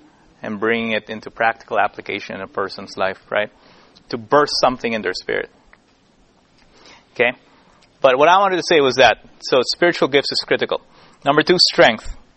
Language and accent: English; Philippines; From the Philippines. We're in typhoon area, okay?